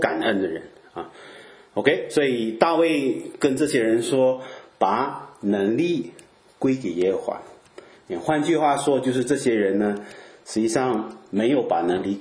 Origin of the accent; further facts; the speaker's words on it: Malaysia; now in Europe; 特别是我们马来西亚人没有几个人会来欧洲的，通常去澳洲去北美这样